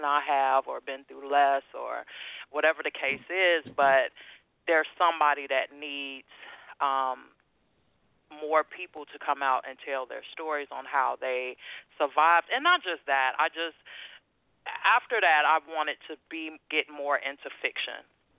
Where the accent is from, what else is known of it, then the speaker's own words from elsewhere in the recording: Gary, Indiana, United States; I was born and raised in Gary, Indiana, by the way.